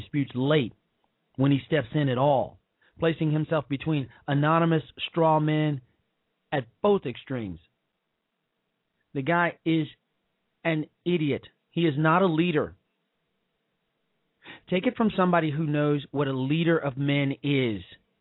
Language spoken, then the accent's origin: English; Chicago, Illinois, United States; This is from a guy who is supposed to be from Chicago, Illinois, my hometown.